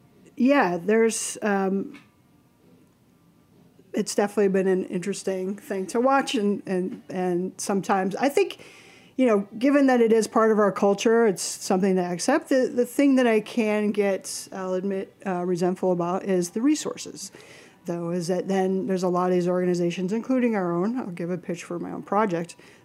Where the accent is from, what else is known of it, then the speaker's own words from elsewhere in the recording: Midwest, United States; Well, I think part of that comes with being a Midwesterner.